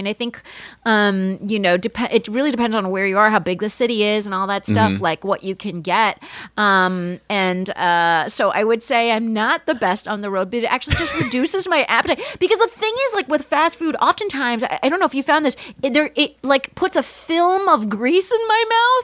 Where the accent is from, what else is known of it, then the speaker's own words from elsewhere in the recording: Palm Springs, California, United States; I grew up in Palm Springs, California.